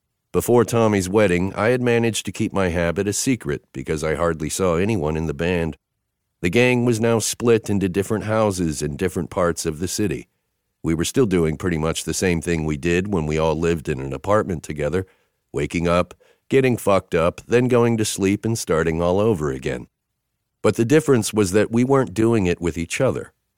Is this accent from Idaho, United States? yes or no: yes; Idaho, United States; I was from Idaho, and Mick was from Indiana. We were all small-town, dysfunctional losers who somehow became rock stars.